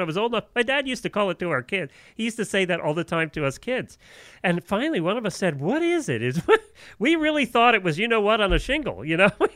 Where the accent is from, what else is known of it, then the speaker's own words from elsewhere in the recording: Pennsylvania, United States; And it's a big thing where we grew up in Lancaster County, Pennsylvania. It's a big Amish thing, too.